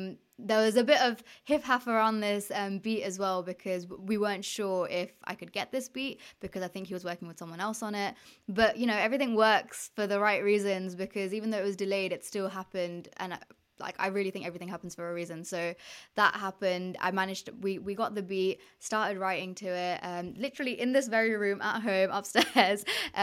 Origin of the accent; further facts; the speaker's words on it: United Kingdom; first language Telugu; bringing in my mother tongue, Telugu, which meant a lot because I didn't see that put up in the British Asian scene growing up.